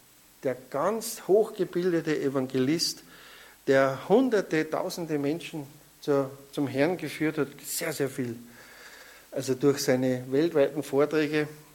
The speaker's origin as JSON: {"language": "German", "country": "Austria", "said": "Ja, wir sind aus Österreich."}